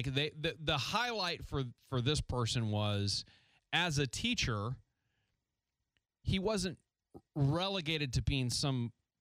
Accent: San Diego, California, United States; I came from San Diego a long time ago

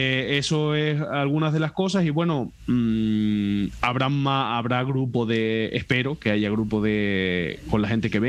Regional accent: Canary Islands, Spain; como canario que soy, independientemente de que no estoy en la isla de La Palma, soy canario

